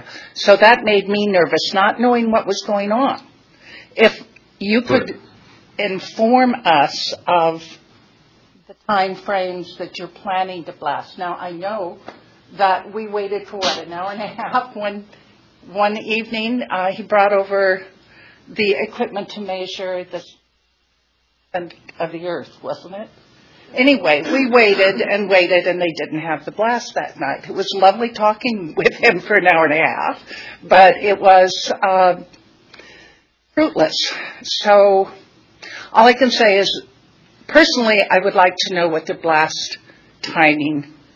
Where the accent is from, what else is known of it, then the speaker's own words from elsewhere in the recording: California, United States; I came from the Bay Area and I've been through far too many earthquakes.